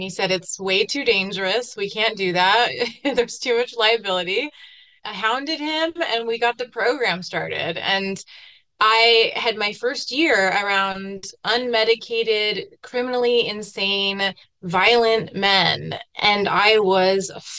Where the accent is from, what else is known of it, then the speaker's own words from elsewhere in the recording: California, United States; I think I grew up quite naive in Orange County, California.